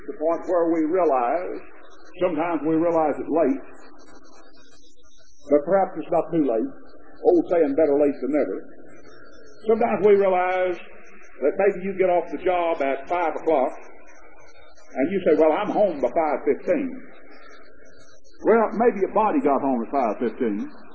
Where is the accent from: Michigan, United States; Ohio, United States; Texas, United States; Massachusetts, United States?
Texas, United States; Pleasant Grove; I was from Pleasant Grove, and I knew who I was representing, the Pleasant Grove community